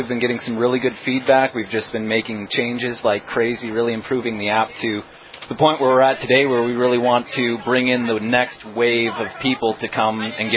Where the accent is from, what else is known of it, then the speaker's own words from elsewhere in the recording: Watford City, North Dakota, United States; We're both originally from Watford City